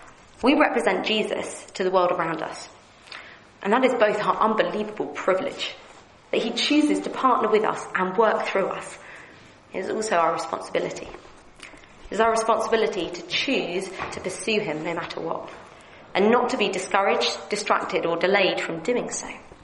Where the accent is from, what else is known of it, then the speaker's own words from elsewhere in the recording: United Kingdom; Although if it did matter, being British, no one would actually expect it to be saying anything about it anyway.